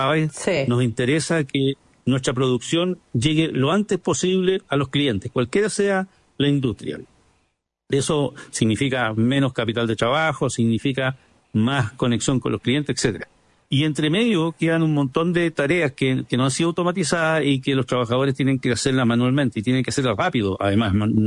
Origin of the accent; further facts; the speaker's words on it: Concepción, Biobío, Chile; Yo soy penquista, esta historia es en Concepción.